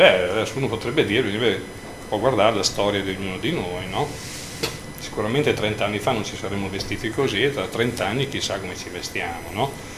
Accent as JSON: {"language": "Italian", "town": "Sassuolo", "region": "Emilia-Romagna", "country": "Italy", "said": "sono originario di Sassuolo e sono un emigrante perché abito in provincia di Reggio Emilia."}